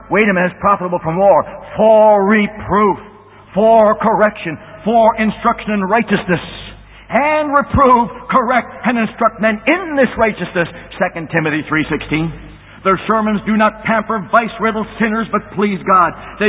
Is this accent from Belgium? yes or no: yes; Belgium; I know, I'm from Belgium.